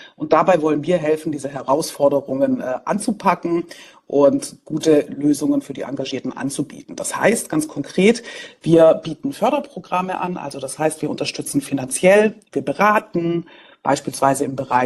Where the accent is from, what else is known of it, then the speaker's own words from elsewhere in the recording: Stuttgart, Baden-Württemberg, Germany; born there; also born or lived in Berlin; in Stuttgart geboren, kroatische Wurzeln, dann hat es mich nach Berlin verschlagen und seit 3,5 Jahren, wie gesagt, in Neustrelitz tätig